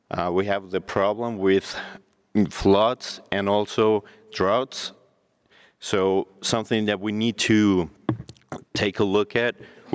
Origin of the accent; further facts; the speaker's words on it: Jalisco, Mexico; We come from Jalisco, Mexico, actually from the land of mariachi and tequila.